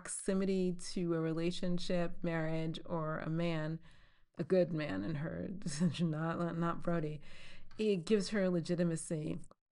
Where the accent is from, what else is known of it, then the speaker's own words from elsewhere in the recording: New York, United States; I grew up in New York.